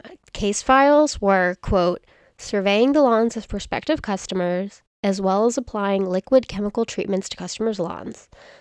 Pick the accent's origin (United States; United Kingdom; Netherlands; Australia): United Kingdom; Dunstable, East of England; I grew up in Dunstable, which is a really quiet town. It's a population of about 3,000, like, over or under. It kind of fluctuates, I think. You can walk basically anywhere you want.